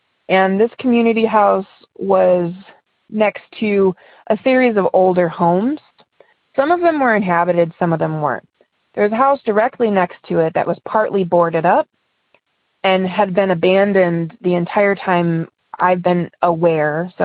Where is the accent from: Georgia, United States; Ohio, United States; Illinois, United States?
Ohio, United States; I'm from Ohio, and I have two stories.